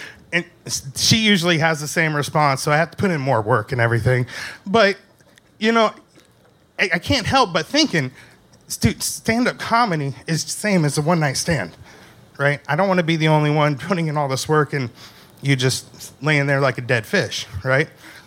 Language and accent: English; Seattle, Washington, United States; moved from Seattle, Washington. I was actually here May 6th when you saw me in the corner. You're like, where are you from? And I was like, Seattle, Washington.